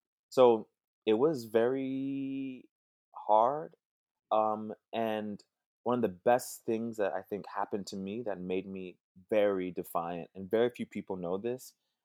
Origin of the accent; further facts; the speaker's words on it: San Antonio, Texas, United States; also born or lived in Dallas; So when I was born in Dallas. I moved to San Antonio with my mom and my brother.